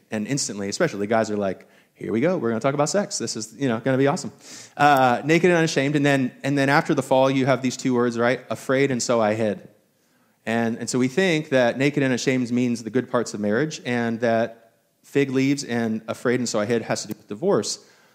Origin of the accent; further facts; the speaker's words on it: Hong Kong; born there; well, I was born in Hong Kong, and so I can't be the president.